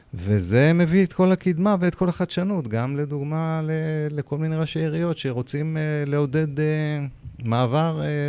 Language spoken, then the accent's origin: Hebrew; Ra'anana, Central District, Israel; אני תושב רעננה, בן 50 פלוס, 54. נולדתי בעיר רעננה, לא עזבתי אותה מעולם.